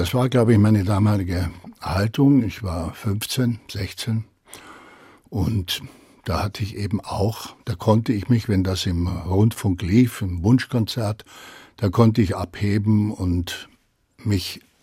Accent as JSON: {"language": "German", "town": "Rosenheim", "region": "Bavaria", "country": "Germany", "said": "Die haben gesagt, wo kommen Sie denn her? Dann habe ich gesagt, Rosenheim, dann wurde gelacht."}